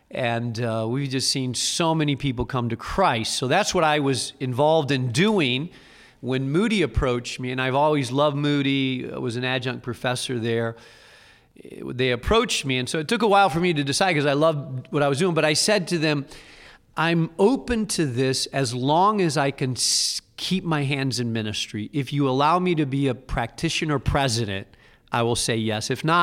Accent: northern Spain, Spain; So I came to Moody from Spain. I grew up in Spain and a town of 200 people.

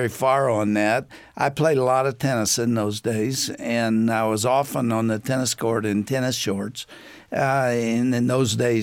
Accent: Texas, United States; I grew up in East Texas, and my father was a pastor of a Church of the Nazarene church.

